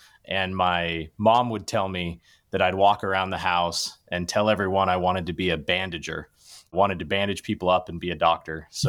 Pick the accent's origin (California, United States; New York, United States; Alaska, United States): Alaska, United States; I grew up in Alaska.